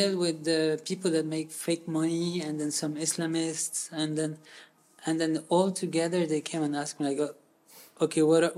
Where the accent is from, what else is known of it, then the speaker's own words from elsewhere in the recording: Lebanon; So growing up in Lebanon gives me this conscience, political conscience, that moderates are hated from both sides.